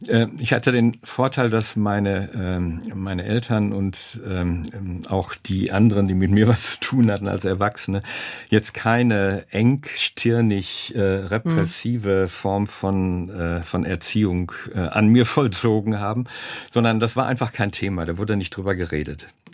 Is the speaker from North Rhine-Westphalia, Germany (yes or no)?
yes; Witten, North Rhine-Westphalia, Germany; das war im Ruhrgebiet da in Witten, wo ich groß geworden bin